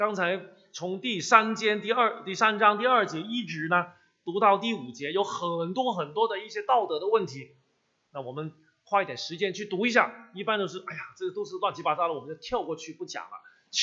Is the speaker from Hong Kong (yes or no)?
yes; Hong Kong; now in Toronto, Canada; 我是香港人，所以现在香港过去两个月呢，我的心态就好像当年看着北京30年以前这个感受啊，因为这个土生土长的地方很难过，